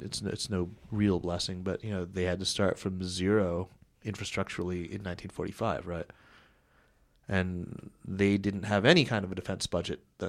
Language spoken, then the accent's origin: English; Arizona, United States; I'm joking. I'm from Arizona, and so yeah.